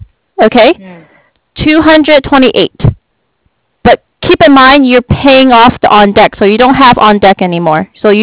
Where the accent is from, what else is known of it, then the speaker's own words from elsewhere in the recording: Berkeley, California, United States; I lived in Berkeley. I grew up in Berkeley, very cold.